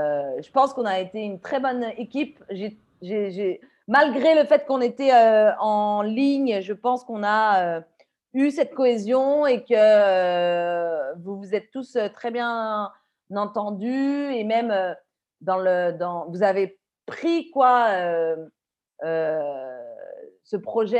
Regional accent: France; now in Mumbai, India; donc je suis française. Je suis professeure de français à l'Alliance française de Bombay, au centre de Santa Cruz. Et je suis à Bombay depuis un peu plus de 3 ans, environ 3 ans.

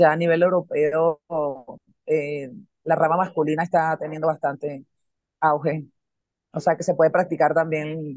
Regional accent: Venezuela; Ok, yo fui gimnasta, yo soy venezolana.

